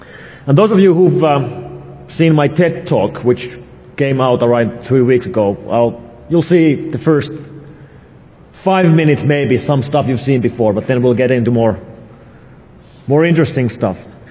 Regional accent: Finland; I'm from Finland.

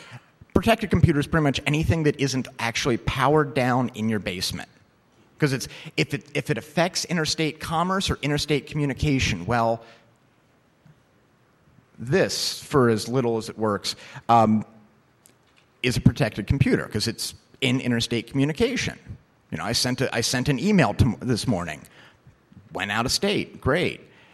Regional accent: New Jersey, United States; me growing up in New Jersey, if being a douchebag was illegal, we'd be in trouble.

